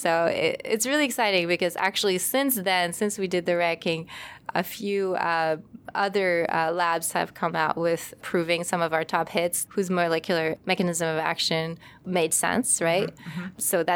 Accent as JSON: {"language": "English", "country": "France", "tie": "born or raised there", "lives_now": "United States", "said": "You know, I grew up in France, and I could have just stayed in France, right, and done school there."}